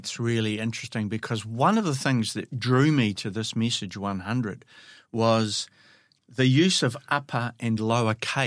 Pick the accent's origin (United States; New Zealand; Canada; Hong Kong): New Zealand; I'm a Kiwi.